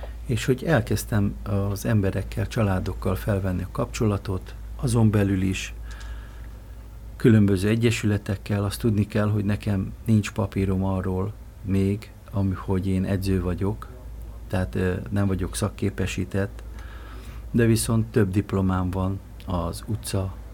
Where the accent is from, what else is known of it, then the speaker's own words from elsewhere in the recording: Budapest, Hungary; a 8. kerületben nőttem fel, és annak minden mélységeit, magasságait is megéltem